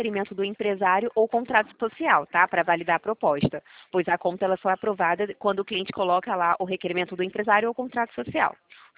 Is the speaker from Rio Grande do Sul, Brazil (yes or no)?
no; Rio de Janeiro, Brazil; eu sou do Rio.